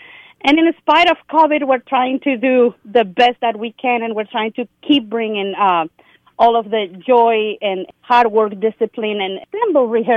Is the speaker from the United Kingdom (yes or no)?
no; Venezuela; English is a second language; moved away as an adult; now in United States; So El Sistema actually started back in my home country. I'm originally from Venezuela.